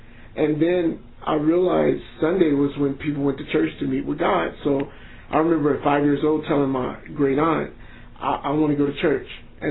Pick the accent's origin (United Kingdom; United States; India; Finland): United States; Kansas City, Missouri; I'm from Missouri. Kansas City, Missouri is a big city.